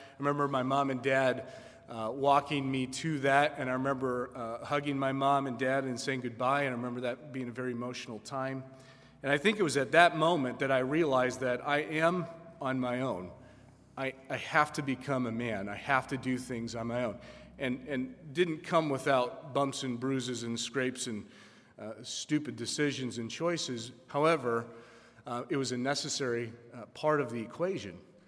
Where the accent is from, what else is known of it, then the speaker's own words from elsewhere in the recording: Phoenix, Arizona, United States; Growing up in Phoenix, not really having direction in life, and then all of a sudden I end up in Owatonna, Minnesota.